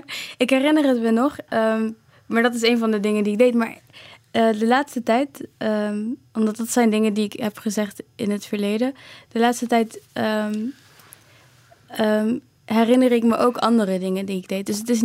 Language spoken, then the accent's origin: Dutch; Rwanda; now in Netherlands; Ik zeg dat ik oorspronkelijk uit Rwanda kom